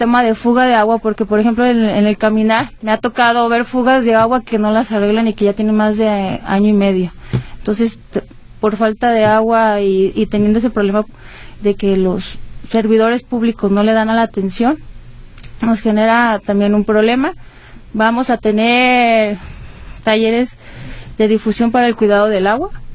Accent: Tlajomulco, Jalisco, Mexico; Yo soy originaria de Tlajomulco, soy del Zapote del Valle.

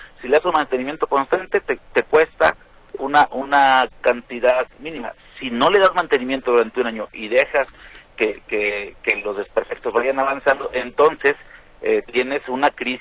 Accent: Guadalajara, Jalisco, Mexico; somos ciudadanos de Guadalajara y vivimos todas las situaciones

